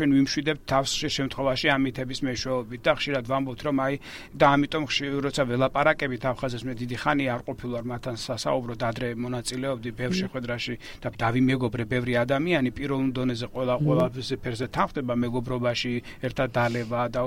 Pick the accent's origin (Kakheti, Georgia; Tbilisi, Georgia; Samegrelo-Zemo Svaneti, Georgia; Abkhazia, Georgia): Samegrelo-Zemo Svaneti, Georgia; მეზობელი კუთხიდან ვარ სამეგრელოდან. ჩვენ ვარ წარმოშობილი